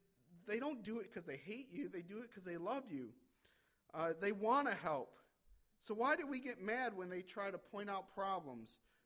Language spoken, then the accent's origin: English; Michigan, United States; And I was on his soccer team and I was from Michigan. I thought you're supposed to be proud about where you came from